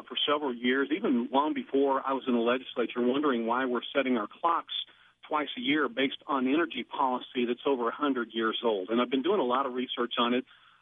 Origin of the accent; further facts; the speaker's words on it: St. Joseph, United States; Well, I grew up in St. Joseph, and I worked for the St. Joseph Fire Department for about 20 years.